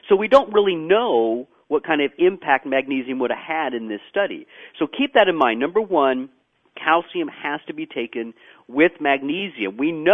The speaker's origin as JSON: {"language": "English", "region": "Texas", "country": "United States", "said": "I came to work here a little over 5 years ago, and I came from Texas"}